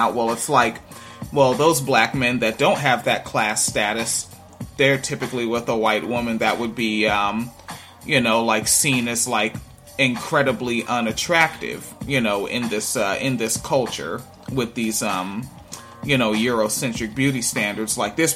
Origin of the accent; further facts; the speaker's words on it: Washington, United States; That's like somebody called me a Washingtonian because I grew up in Washington State.